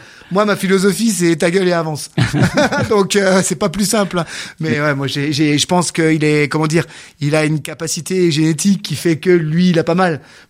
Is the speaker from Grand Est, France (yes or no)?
yes; Grand Est, France; Et on est alsacien de base.